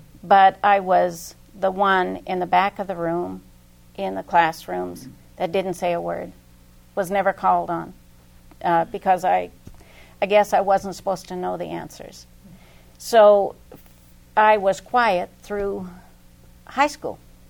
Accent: Rampart, Alaska, United States; also born or lived in Fairbanks; I grew up in Rampart, which was a village of, I thought everybody was brown.

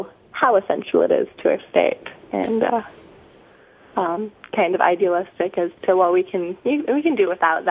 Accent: Valdez, Alaska, United States; I was representing my hometown, Valdez, and I'm a student at University of Alaska, Fairbanks.

